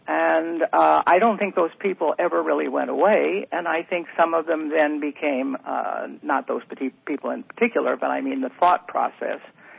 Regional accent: California, United States; I grew up in Butte County. I went through Chico schools.

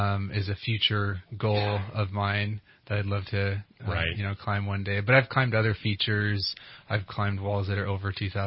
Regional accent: Redding, California, United States; I grew up in Redding. Went to college in San Francisco, worked down there for a number of years, and then moved back here about 4 or 5 years ago.

